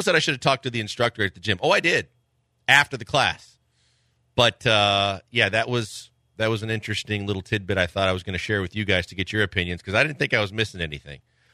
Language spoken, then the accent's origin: English; Wisconsin, United States; Yes, I'm pulling for the Bucks. Yes, it's my hometown team.